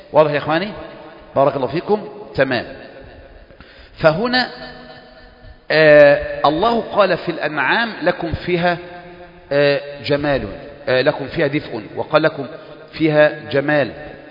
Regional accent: Kafr El Sheikh Governorate, Egypt; احنا عندنا في كفر الشيخ قريب قوي قوي قوي بدأنا يعني نقبل مسألة أكل الجمال.

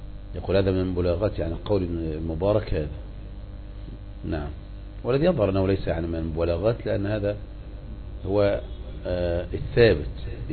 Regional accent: Egypt; عندنا في مصر مشهور الدعاء بعد الربيع.

